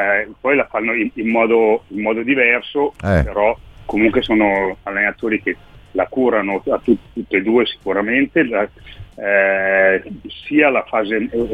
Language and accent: Italian; Milan, Lombardy, Italy; Io sono di Milano.